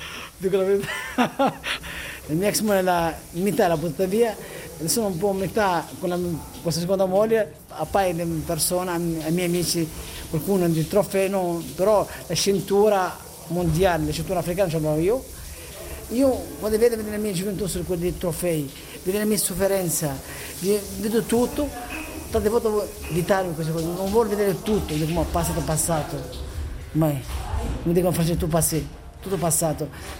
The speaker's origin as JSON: {"language": "Italian", "country": "Tunisia", "tie": "born or raised there", "second_language": "Italian", "said": "Da bambino, uscito in Tunisia, da bambini"}